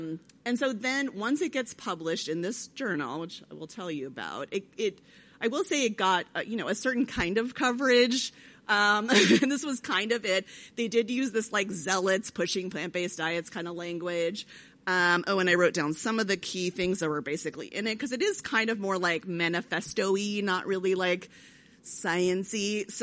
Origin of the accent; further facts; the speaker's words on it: United States; I'm so American.